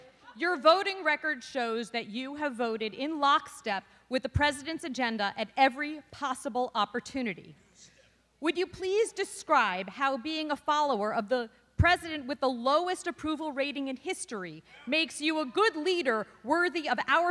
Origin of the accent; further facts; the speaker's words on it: Chico, California, United States; I'm from Chico, and this is my second town hall.